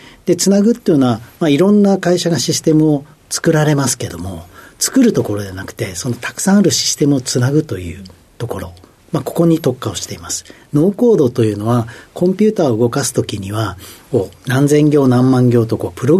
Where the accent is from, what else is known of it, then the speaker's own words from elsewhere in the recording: Kumamoto, Japan; 熊本県です。